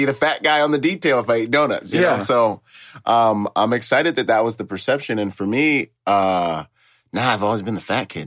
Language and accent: English; Washington, United States; so I grew up in Washington State. I go visit my dad in the Bahamas, in Nassau, Bahamas during the summer.